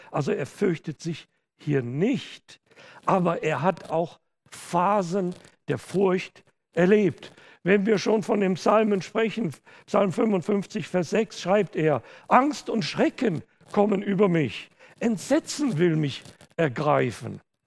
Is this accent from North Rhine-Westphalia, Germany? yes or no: yes; Hückeswagen, North Rhine-Westphalia, Germany; Ich weiß noch, als Kinder da in der kleinen Ortschaft Hückeswagen in Deutschland, wo ich aufgewachsen bin